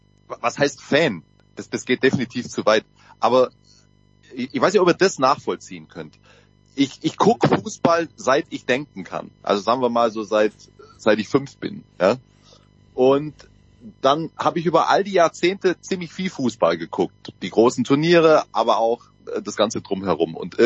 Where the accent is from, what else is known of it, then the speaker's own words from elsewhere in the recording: Southern Germany, Germany; tatsächlich kommen wir aus Süddeutschland